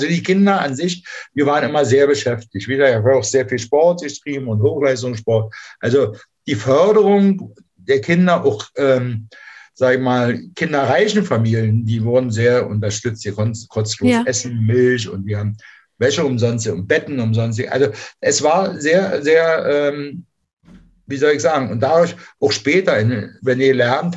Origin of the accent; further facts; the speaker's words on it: Berlin, Germany; ich bin in Pankow groß geworden, in so einem Neubau oder wie sagt man heute, Betongebieten, ja.